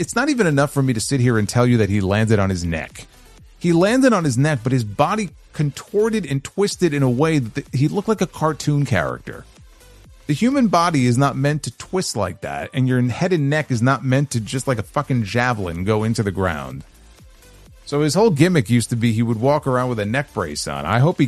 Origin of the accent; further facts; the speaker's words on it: England, United Kingdom; I'm going to England. I'm in my home country. No Englishman has ever done this before.